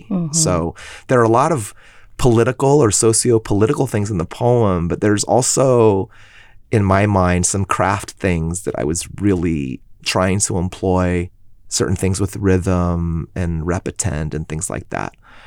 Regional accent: California, United States; this is my state too. I am as Californian as anyone.

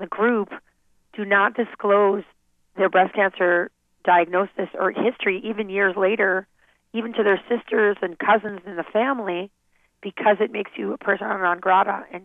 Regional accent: United States; And being an American, it's easier for me to reach out

